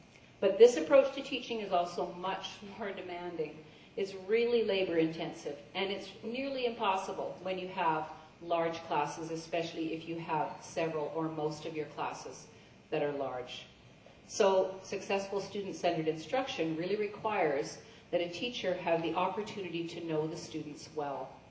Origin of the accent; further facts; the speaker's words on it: British Columbia, Canada; And I'm from the Kootenays, and in the Kootenays, we don't take that mining analogy lightly.